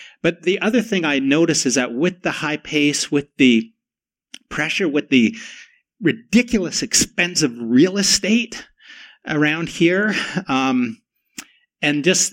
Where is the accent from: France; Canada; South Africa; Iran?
Canada; also born or lived in United States; Since I've moved back to Canada, I'm Canadian, but I lived a number of years in the United States. And moving back to Toronto, which is the biggest city I've ever lived in, which is the most global city I've ever lived